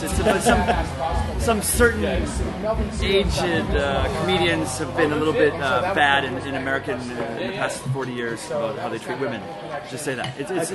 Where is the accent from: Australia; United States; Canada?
Canada; Vancouver, British Columbia; now in China; from Canada, Vancouver, Canada.